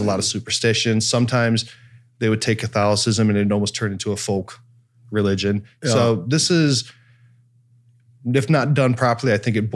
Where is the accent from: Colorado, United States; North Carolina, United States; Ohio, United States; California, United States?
Ohio, United States; Cleveland; I'm from Cleveland. You know, there's a lot of heartache.